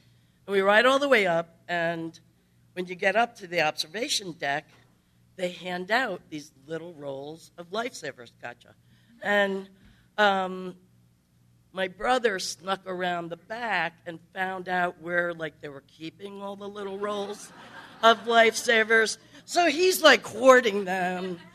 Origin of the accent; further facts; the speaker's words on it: Brooklyn, New York, United States; So I grew up in Brooklyn, New York, and it was a phenomenal place to grow up